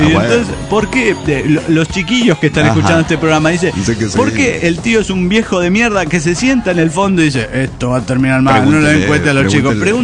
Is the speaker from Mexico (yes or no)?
yes; San Luis Potosí, Mexico; de San Luis Potosí.